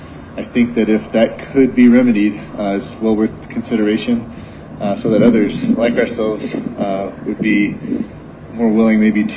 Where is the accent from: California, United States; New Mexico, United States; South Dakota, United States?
New Mexico, United States; I am here in my home state of New Mexico